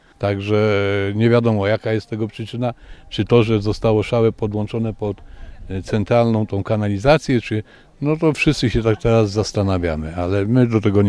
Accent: Kalisz, Greater Poland Voivodeship, Poland; Kaliszanin od urodzenia z krwi i kości.

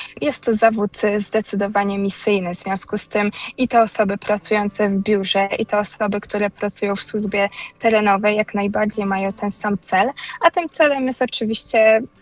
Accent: Podlaskie Voivodeship, Poland; Z jednej strony wychowywałam się na Podlasiu, blisko lasu.

